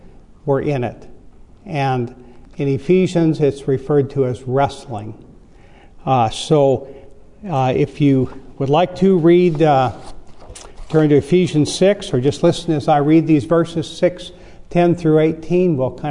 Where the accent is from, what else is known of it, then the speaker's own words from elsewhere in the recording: Augusta, Georgia, United States; I'm from Augusta, Georgia